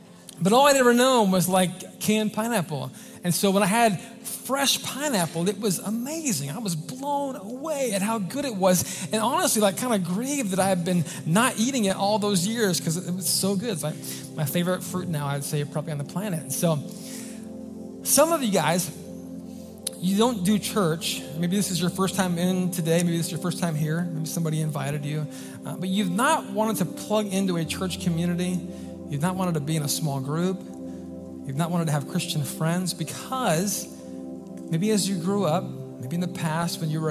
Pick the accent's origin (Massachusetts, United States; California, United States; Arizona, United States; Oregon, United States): Oregon, United States; So I grew up in Oregon, like, you know, a small town.